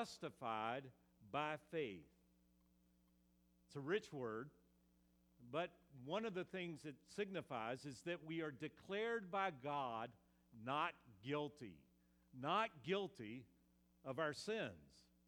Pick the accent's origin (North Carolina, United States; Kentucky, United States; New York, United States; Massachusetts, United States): North Carolina, United States; The Quaker meeting that I grew up in back in North Carolina, we used to sing this chorus regularly